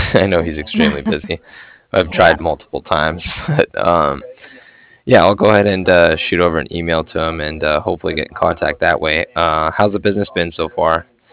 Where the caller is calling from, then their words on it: Cardiff, Wales, United Kingdom; I was calling from Cardiff